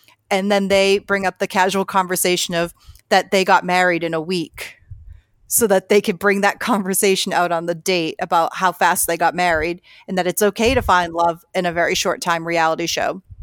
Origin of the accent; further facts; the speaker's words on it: Boston, Massachusetts, United States; I am from the Boston area. We couldn't tell … Couldn't. I don't have that thick of an accent. It slips out here and there.